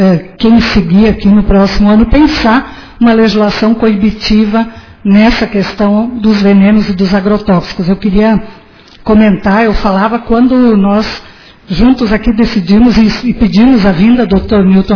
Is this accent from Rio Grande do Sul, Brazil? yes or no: yes; Augusto Pestana, Rio Grande do Sul, Brazil; todo final de semana vou para Augusto Pestana, que é a minha terra natal.